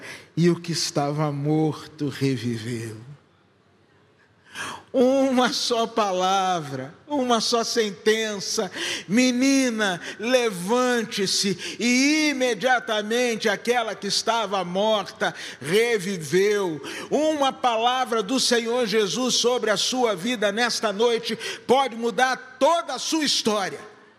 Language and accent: Portuguese; Rio de Janeiro, Brazil; Aí, eu, suburbano que sou, da Penha, esculachei.